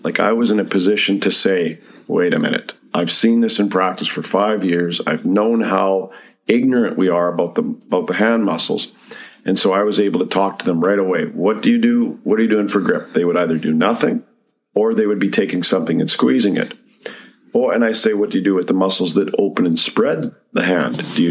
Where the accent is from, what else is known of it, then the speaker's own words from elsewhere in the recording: Medicine Hat, Alberta, Canada; I'm from Medicine Hat originally. That's where I grew up.